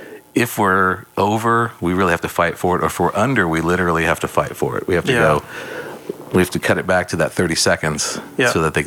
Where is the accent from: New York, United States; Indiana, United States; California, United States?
California, United States; Sacramento; also born or lived in Los Angeles, United States; base is Sacramento these days. I was in LA for 20 years, started a family in 2010 and moved back up to my hometown